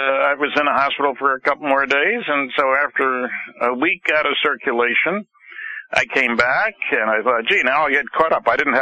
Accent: New Jersey, United States; And, of course, I missed the MUFON conference in New Jersey, my home state.

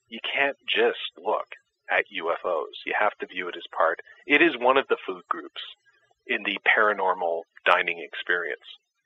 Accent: Canada; as a Canadian

